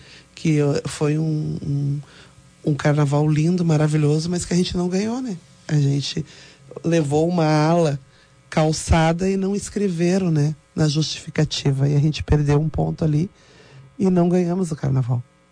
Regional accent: Rio Grande do Sul, Brazil; A gente só faltou cantar, ah, eu sou gaúcho!

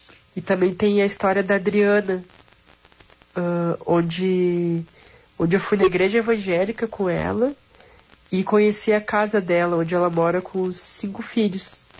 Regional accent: Alvorada, Rio Grande do Sul, Brazil; Eu sou de Alvorada e mesmo por isso, então eu sempre andei para Porto Alegre, né?

